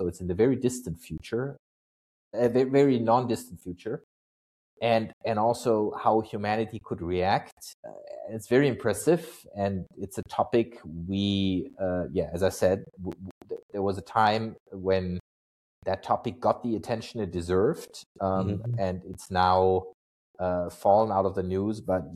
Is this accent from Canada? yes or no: no; Freiburg, Baden-Württemberg, Germany; Lots of my hometown, Freiburg.